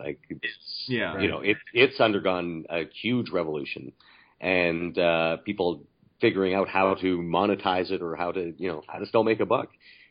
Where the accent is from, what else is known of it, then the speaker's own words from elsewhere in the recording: Edmonton, Alberta, Canada; I'm from Edmonton. I still live in Edmonton